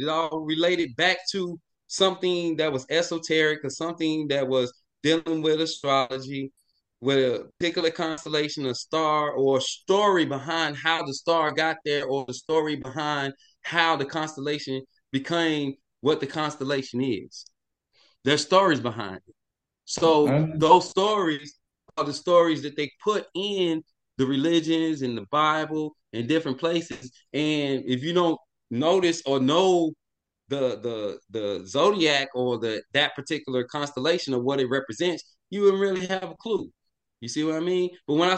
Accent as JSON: {"language": "English", "town": "Tulsa", "region": "Oklahoma", "country": "United States", "lives_now": "Atlanta, United States", "said": "I'm originally from Tulsa, Oklahoma. You know what I mean? I went to University of Oklahoma. I reside in Atlanta right now"}